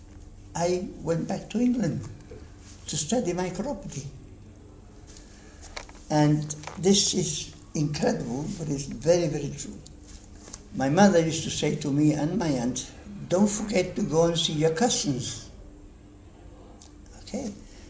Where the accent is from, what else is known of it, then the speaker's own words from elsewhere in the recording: Gibraltar; I said, I come from Gibraltar. Oh, yes. Have you been here before? And I said, yes, during the war.